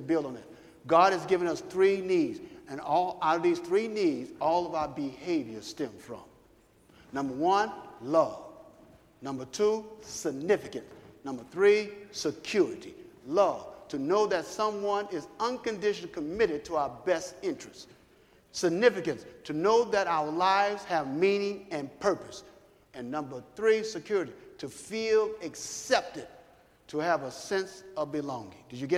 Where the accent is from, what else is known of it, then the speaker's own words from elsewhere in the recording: Chicago, Illinois, United States; I grew up in Chicago. They're in the inner cities.